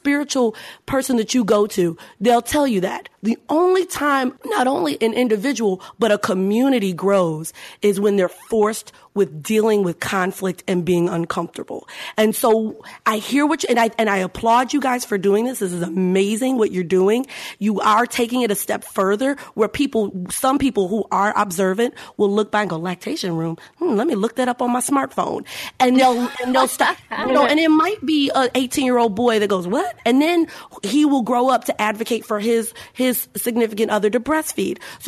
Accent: Chicago, Illinois, United States; No, seriously, let me tell you, I'm from Chicago and she wants to get cut.

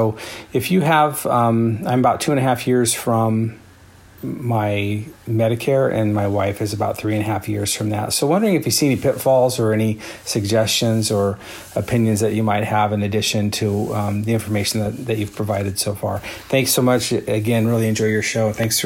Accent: Portland, Oregon, United States; I'm from the Portland, Oregon area.

